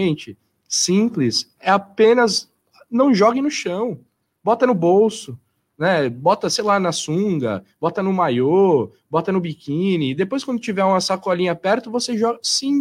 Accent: São Paulo, Brazil; para nós que somos caiçaras, nascemos e fomos criados aqui na Baixada Santista

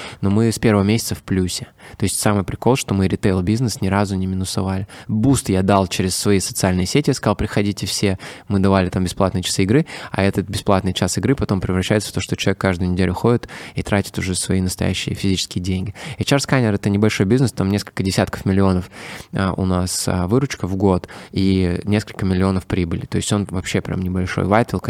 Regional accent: Ural, Russia; вот я детство провел на Урале

